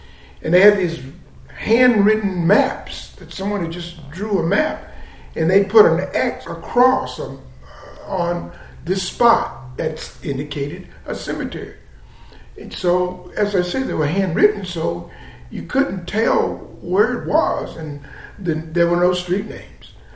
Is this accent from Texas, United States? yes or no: yes; Fort Worth, Texas, United States; now in Denton, United States; Fort Worth, Texas.